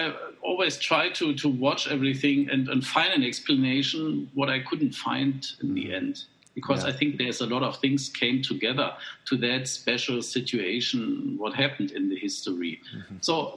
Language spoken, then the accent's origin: English; Germany; English is a second language; When they ask, where are you from? And it's from Germany